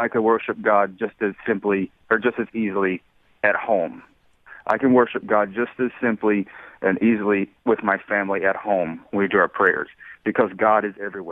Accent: Southern United States, United States; You know, I was from the South

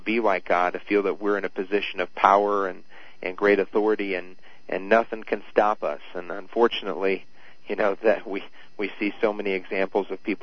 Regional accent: Edwardsville, Illinois, United States; I grew up in Edwardsville, Illinois. So grew up in the St. Louis area and still maintain that allegiance.

